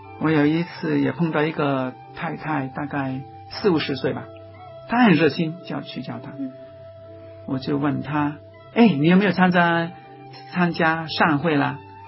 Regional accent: Guangdong, China; 我们广东人说相见好同住难呢

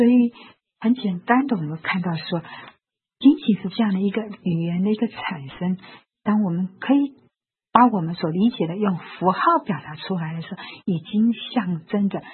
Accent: China; 我们中国人是首先发明的印刷术

